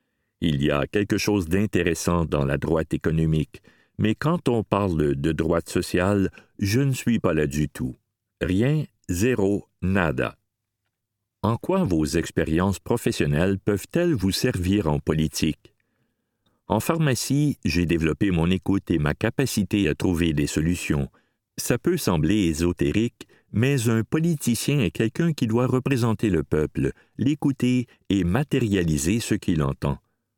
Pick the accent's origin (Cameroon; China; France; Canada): Canada; Lévis, Quebec; Ma famille vient de Kamouraska, dans le Bas-Saint-Laurent. Je suis né en 1979 à Lévis, où j'ai vécu durant 22 ans. J'ai étudié à Québec.